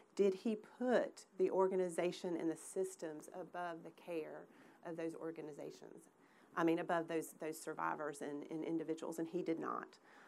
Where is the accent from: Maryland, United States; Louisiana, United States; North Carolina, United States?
North Carolina, United States; Raleigh; I'm from Raleigh, North Carolina, where I practice law.